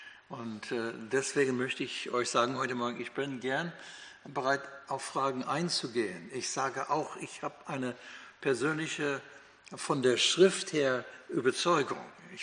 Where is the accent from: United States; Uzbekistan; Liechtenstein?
United States; German is a second language; now in Germany